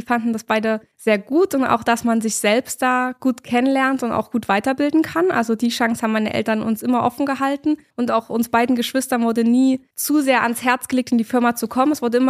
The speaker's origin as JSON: {"language": "German", "town": "Gera", "region": "Thuringia", "country": "Germany", "tie": "born or raised there", "said": "ich bin schon in Gera geboren, also ich bin schon immer hier, bin hier im Kindergarten zur Grundschule gegangen und war dann auch hier am Liebe-Gymnasium. Also schon immer in Gera und auch sehr glücklich hier"}